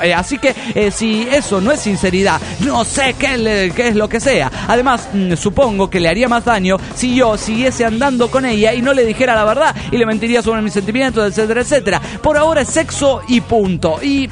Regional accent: Cuba; moved away; Yo sí, soy de Cuba.

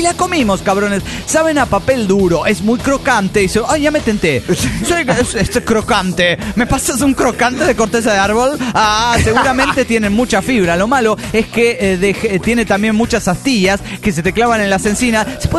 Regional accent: Mexico City, Mexico; del DF mexicano.

